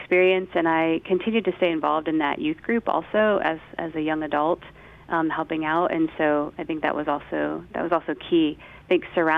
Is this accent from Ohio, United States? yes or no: yes; Manchester, Ohio, United States; I grew up in a small town called Manchester, a little south of Akron.